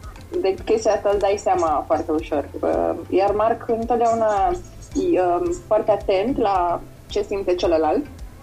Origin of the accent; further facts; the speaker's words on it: Bucharest, Romania; Pentru mine, ca și bucureștean, eu mi-aș dori să fiu un pic mai chill